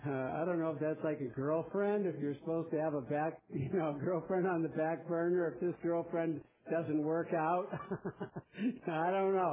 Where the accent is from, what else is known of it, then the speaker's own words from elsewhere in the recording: Boulder, Colorado, United States; but I'm from Boulder, right? So you expect me to be kind of unique.